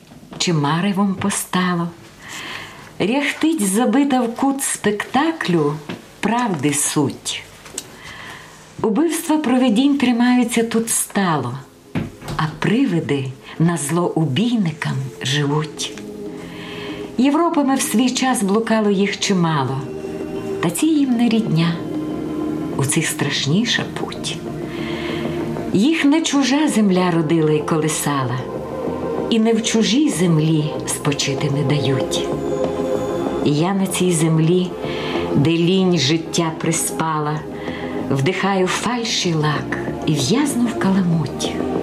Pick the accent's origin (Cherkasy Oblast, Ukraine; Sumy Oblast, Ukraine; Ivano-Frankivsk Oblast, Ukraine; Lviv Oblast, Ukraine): Ivano-Frankivsk Oblast, Ukraine; Rohatyn; also born or lived in Bilshivtsi; Я родом з Рогатина. Тобто я народилась в Більшівцях, але Рогатин я дуже люблю.